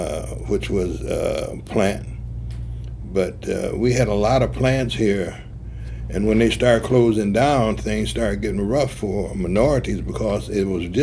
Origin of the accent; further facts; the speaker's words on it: Milwaukee, Wisconsin, United States; I was born and raised in Milwaukee.